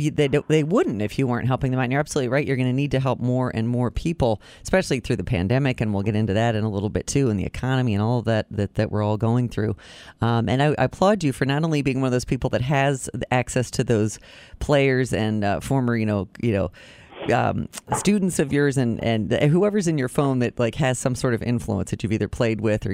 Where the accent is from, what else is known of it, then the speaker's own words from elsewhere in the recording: Philadelphia, Pennsylvania, United States; I'm from Philadelphia originally.